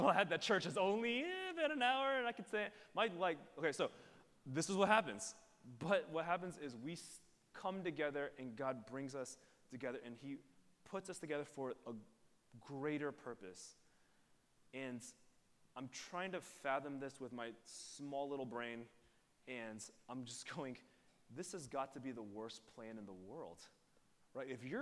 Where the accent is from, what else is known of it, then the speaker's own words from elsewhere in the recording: Houston, Texas, United States; born there; While I am Asian, and that is great, while I was born in Houston, which makes me Houstonian, which is awesome, right?